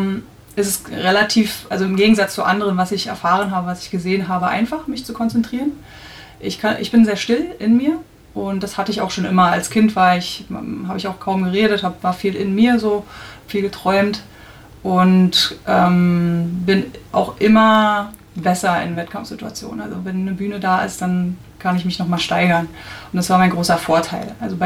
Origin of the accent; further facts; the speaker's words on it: Berlin, Germany; Ich bin im Ostteil der Stadt Berlin groß geworden